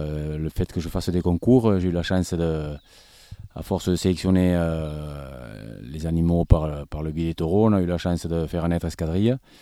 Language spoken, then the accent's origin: French; Garravet, Occitanie, France; born there; Oui, mais je suis né à Garavet, à Lombès plus exactement.